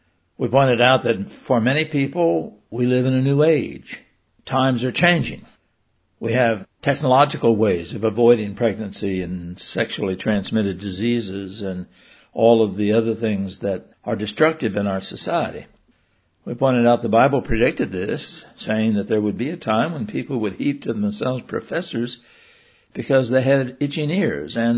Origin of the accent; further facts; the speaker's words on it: United States; I'm an American. I believe very strongly in the United States of America.